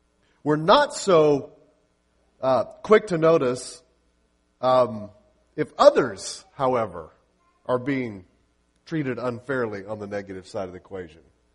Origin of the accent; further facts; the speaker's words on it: Arkansas, United States; also born or lived in Central Florida; We had just moved to Central Florida from Northwest Arkansas. And when we moved from Northwest Arkansas to Central Florida, one of the sports that was kind of big was soccer. It was not big in Northwest Arkansas. We didn't play soccer as a kid much growing up.